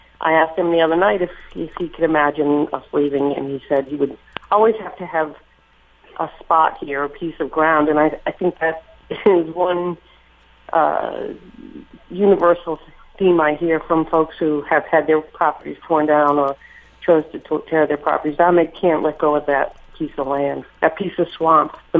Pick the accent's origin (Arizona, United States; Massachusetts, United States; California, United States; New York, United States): Massachusetts, United States; Boston; also born or lived in Mexico; now in New Orleans, United States; I'm not a native New Orleanian. I moved here in 2001 from Mexico. I had lived in Mexico for about 15 years. So I was already out of my own culture, which is Boston, where I grew up.